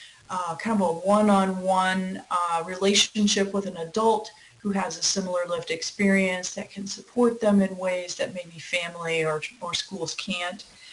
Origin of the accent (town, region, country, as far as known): Iowa, United States; born there; moved away as an adult; also born or lived in San Francisco